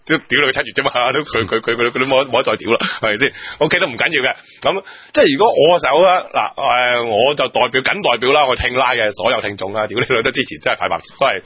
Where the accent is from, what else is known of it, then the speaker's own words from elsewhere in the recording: Hong Kong; 我哋香港人